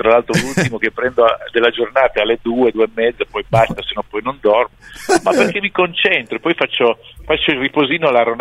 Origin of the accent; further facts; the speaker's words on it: Turin, Piedmont, Italy; perché io sono di Torino